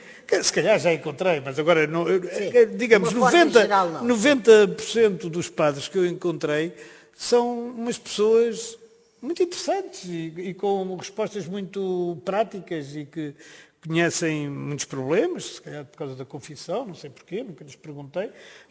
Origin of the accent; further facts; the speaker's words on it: Lisbon, Portugal; eu sou de Lisboa, mas a minha família é toda de Viseu